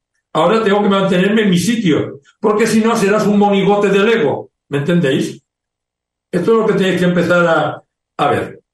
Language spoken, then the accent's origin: Spanish; Colombia; de Colombia.